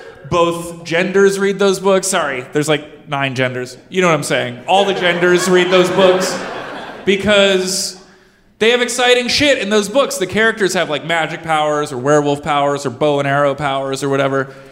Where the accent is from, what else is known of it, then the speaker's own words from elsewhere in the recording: San Francisco, California, United States; now in Pittsfield, United States; We're from San Francisco, like that.